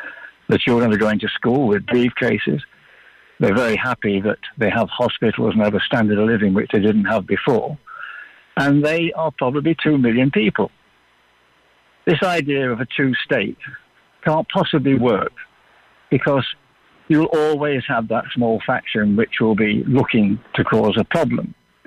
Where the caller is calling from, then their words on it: Marbella, Andalusia, Spain; I'm from Marbella.